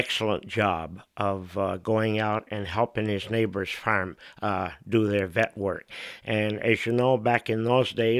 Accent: Warren, United States; I am an old-time Warren boy. I was born and brought up in East Hill in Warren, near the Fuller family.

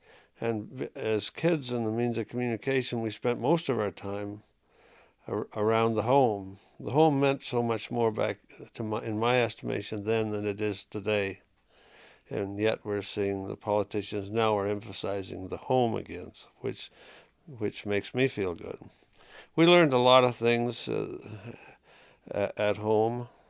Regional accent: Warren, Vermont, United States; I live in Waitsfield. We've been here since 1948. I was born and brought up in Warren. Went to high school in Waitsfield.

